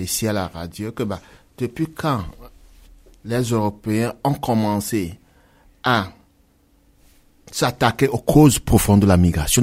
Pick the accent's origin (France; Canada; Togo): Togo; bon, je viens de l'Afrique de l'Ouest.